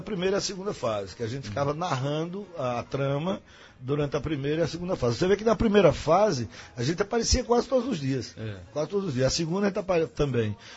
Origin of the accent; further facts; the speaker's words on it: Pernambuco, Brazil; a minha infância toda foi no Pajéu. E depois São Francisco.